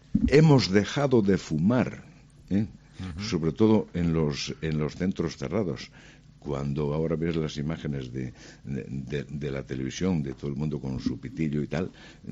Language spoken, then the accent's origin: Spanish; Lugo, Galicia, Spain; a mí me lo vas a decir que soy de Lugo, lo de las carreteras. Lo que era un viaje de Madrid a Lugo en el 600.